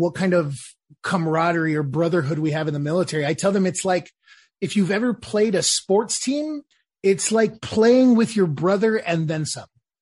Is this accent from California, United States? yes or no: yes; Los Angeles, California, United States; now in Nashville, United States; I am from Los Angeles, California, and I served with 2nd Battalion, 5th Marines in Ar-Ramadi, Iraq. I now live in Nashville, Tennessee.